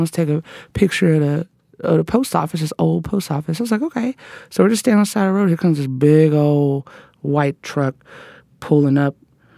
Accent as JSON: {"language": "English", "region": "the South", "country": "United States", "tie": "born or raised there", "said": "My parents really protected me because they didn't want me walking, especially growing up in the South"}